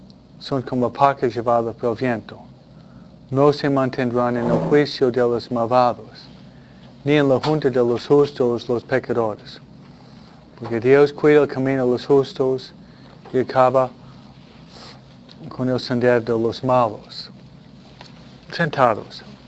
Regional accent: New York, United States; pero soy de Nueva York, soy muy práctico también

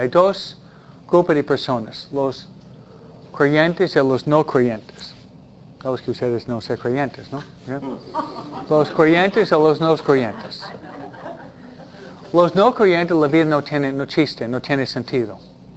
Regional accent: New England, United States; California no hay estaciones muy marcadas como hay en Nueva Inglaterra, de donde vengo yo, ¿no?

